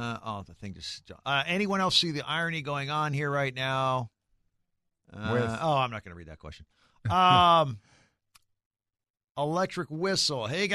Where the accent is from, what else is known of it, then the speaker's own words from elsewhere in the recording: Boston, Massachusetts, United States; I'm an Italian from Boston.